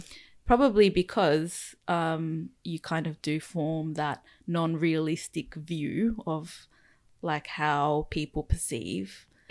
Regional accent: Australia; while I think I have a pretty strong like Japanese side, despite growing up in Australia

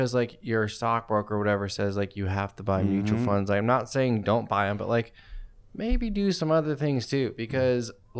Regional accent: Tucson, Arizona, United States; I go home. I'm from Tucson. I go home, you know, a few days before Christmas

